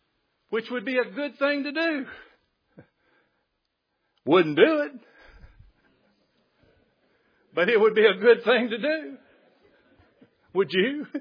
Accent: the South, United States; born there; I was born in the South. This is the Bible Belt.

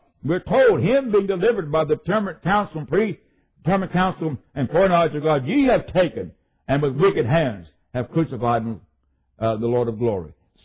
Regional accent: Dilbarton, West Virginia, United States; A man who was the sheriff there in the county from which I'm from, born in, and in the very town that I grew up in Dilbarton, West Virginia.

